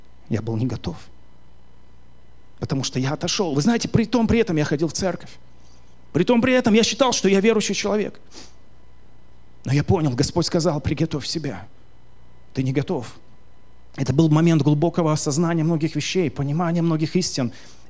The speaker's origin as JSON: {"language": "Russian", "country": "Tajikistan", "tie": "born or raised there", "said": "я родился и вырос в Таджикистане."}